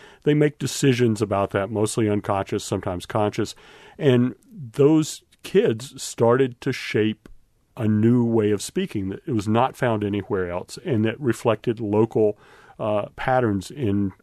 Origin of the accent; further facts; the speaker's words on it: the South, United States; accent: Southern; I'm from the South, as you'll hear eventually in my voice.